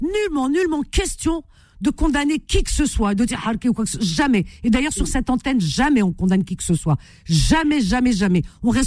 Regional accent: France

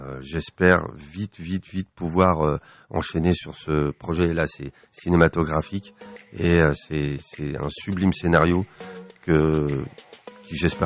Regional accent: Paris, Île-de-France, France; also born or lived in Nanterre; Je suis parisien, quoi. De fait est, c'est que je suis né à Nanterre. À l'époque, les départements de la Seine, c'était 75. Paris. C'était Paris, hein. Donc oui, je suis parisien parce que j'ai arpenté tous les pavés de Paname

